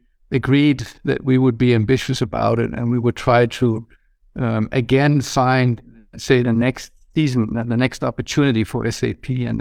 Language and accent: English; Greenland; I guess my optimism is partly driven by the fact that I grew up on Greenland.